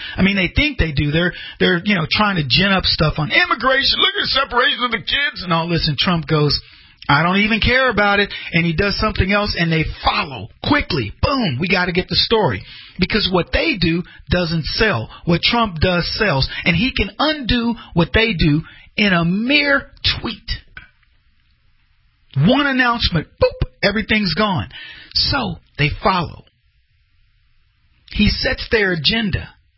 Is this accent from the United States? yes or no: no; United Kingdom; accent: British; I wouldn't be like, suddenly I don't have my British accent. Where did it go?